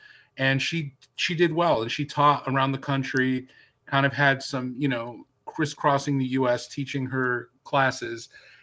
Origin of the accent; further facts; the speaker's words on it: Frankfort, New York, United States; I grew up in near Utica, New York, in a little town called Frankfort, if anyone is familiar.